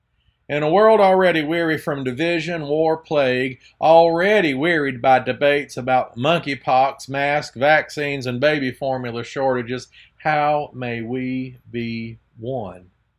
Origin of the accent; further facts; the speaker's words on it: Georgia, United States; as over in my home state of Georgia, controversial segregationist leader Lester Maddox takes the same gubernatorial office.